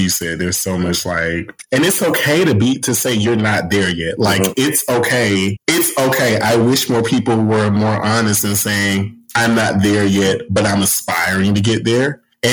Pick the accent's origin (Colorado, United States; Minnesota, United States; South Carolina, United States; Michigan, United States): South Carolina, United States; growing up in the South. For me, you know, which South Carolina is the Bible state of the freaking world.